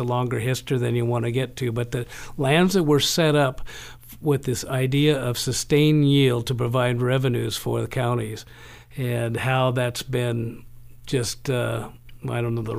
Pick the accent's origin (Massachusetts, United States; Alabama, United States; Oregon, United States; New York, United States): Oregon, United States; St. Paul; also born or lived in Tillamook; Anyway, but I grew up in St. Paul, school in Woodburn, went to high school in Mont Angel